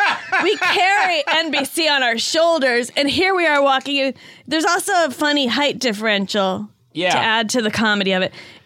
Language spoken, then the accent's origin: English; Lexington, Massachusetts, United States; Lexington.